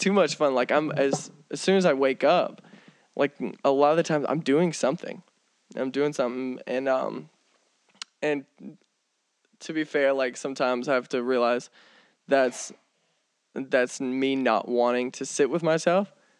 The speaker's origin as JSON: {"language": "English", "region": "Southeast", "country": "United States", "tie": "born or raised there", "said": "I grew up in the Southeast. Southeast is my favorite."}